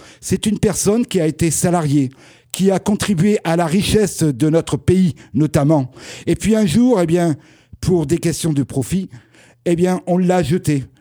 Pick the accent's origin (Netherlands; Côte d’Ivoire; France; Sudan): France; Nouvelle-Aquitaine; je viens du Lot-et-Garonne, à côté de Villeneuve-sur-Lot